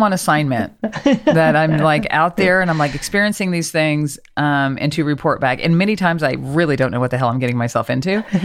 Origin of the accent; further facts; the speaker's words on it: Oklahoma, United States; now in Arkansas, United States; And I grew up in Oklahoma, and I am about an hour and a half, hour and 45 minutes from Tulsa.